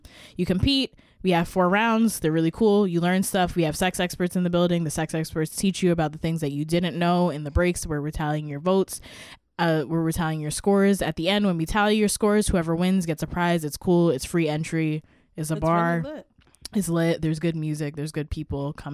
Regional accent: Queens, New York, United States; Ridgewood, which is in my hometown of Queens.

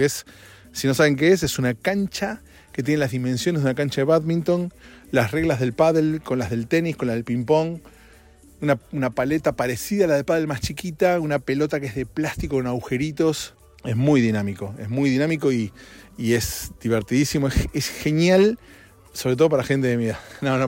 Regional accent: Argentina; moved away as an adult; now in United States; Acá en Estados Unidos, vos podés, se alquila por año la casa. No es como en Argentina, son 3 años, 2 años, no sé. Acá es, creo que es 3 años en Argentina el alquiler, creo. En mi época era así, no sé ahora.

